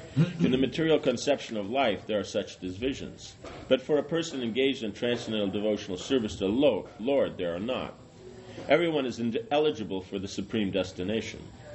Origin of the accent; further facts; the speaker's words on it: Varanasi, Uttar Pradesh, India; you know, you guys are here, but I'm from Varanasi